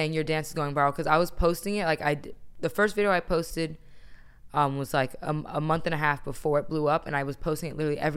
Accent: Virginia, United States; Yeah. So I'm from Virginia.

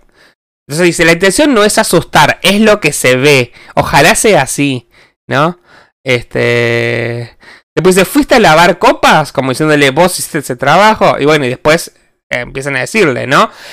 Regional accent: Venezuela; now in Argentina; soy venezolana y les digo que es la mejor manera de ahorrar. Ahora en Argentina también tengo que hacerlo.

